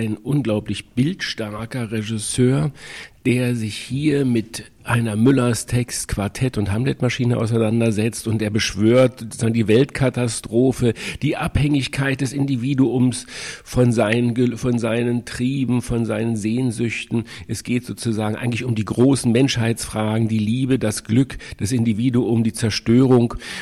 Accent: Berlin, Germany; born there; ich bin also gebürtig aus Ostberlin

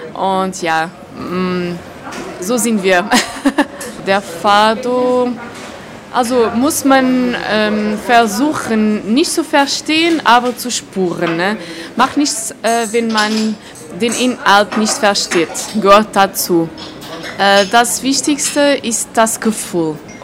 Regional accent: Castelo Branco, Portugal; German is a second language; also born or lived in Göttingen; Also ich komme nicht aus Lisboa, ich komme aus Castelo Branco. Das ist meine Heimatstadt. Castelo Branco liegt im Landesinneren und ich wohne hier seit langem, seit 2001.

